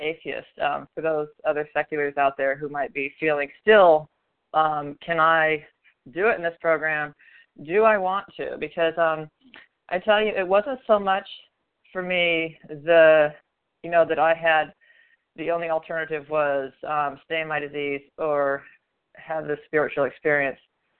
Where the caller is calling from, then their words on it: Florida, United States; a food addict and bulimic in Florida. Kind of embarrassed to say I'm from Florida this morning, but that's where I live.